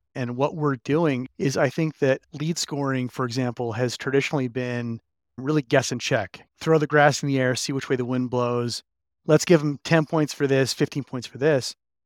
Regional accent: Detroit, Michigan, United States; I think about growing up in Detroit, I was there when the assembly lines workers were being replaced by robotics.

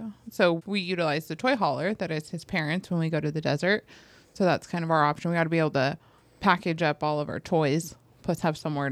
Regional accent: Arizona, United States; also born or lived in Kansas; I grew up in Arizona, so I mean, this is a lot better. But I also lived in Kansas.

